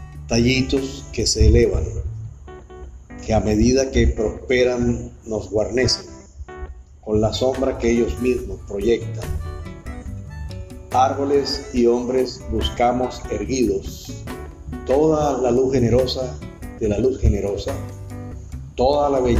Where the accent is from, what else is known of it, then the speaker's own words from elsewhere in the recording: Venezuela; moved away as an adult; also born or lived in Bucaramanga, Colombia; now in Puerto Rico; Pero me formé y me desempeñé la mayor parte de mi vida en Venezuela. Hasta el año 1997, cuando me vine a Puerto Rico. O sea, hace ya 22 años de eso.